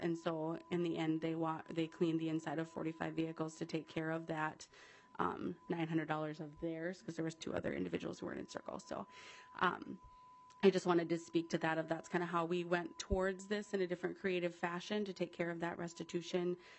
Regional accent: Minnesota, United States; from Yellow Medicine County.

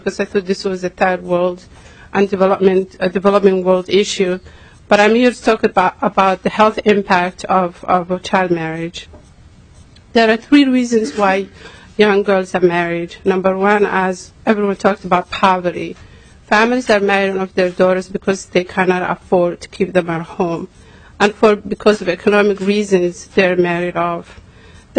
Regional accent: United States; I'm Somali American.

